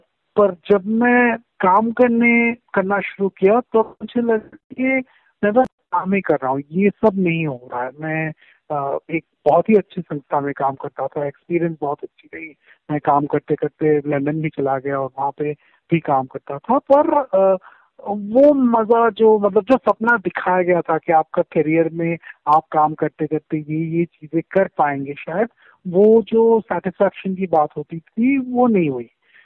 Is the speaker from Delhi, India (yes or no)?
no; Kolkata, West Bengal, India; also born or lived in Mumbai; कोलकाता मेरा शहर है जहाँ पे मैं पला बड़ा हूँ, और फिर मैं बॉम्बे में भी स्थित हूँ, और इन दोनों के बीच में काफी ट्रैवल भी करता रहता हूँ